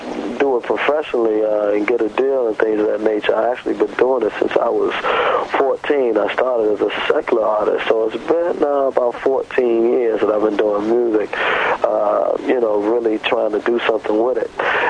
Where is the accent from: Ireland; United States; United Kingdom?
United States; Norfolk, Virginia; also born or lived in Chesapeake; Yes, I'm from Norfolk and Chesapeake.